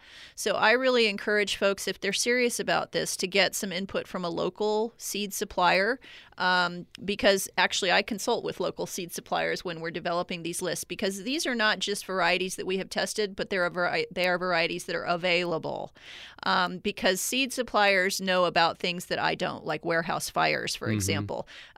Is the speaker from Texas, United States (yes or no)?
yes; Texas, United States; That's what I grew up with in Texas.